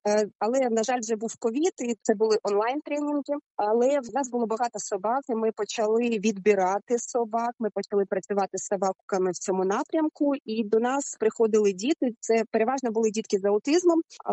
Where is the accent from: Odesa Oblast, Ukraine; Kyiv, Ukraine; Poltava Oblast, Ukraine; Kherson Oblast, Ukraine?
Kherson Oblast, Ukraine; Kherson; народилася та жила в Херсоні.